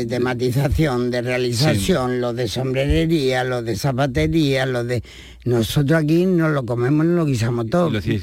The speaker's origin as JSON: {"language": "Spanish", "town": "Antequera", "region": "Andalusia", "country": "Spain", "tie": "born there", "said": "yo nací en Antequera"}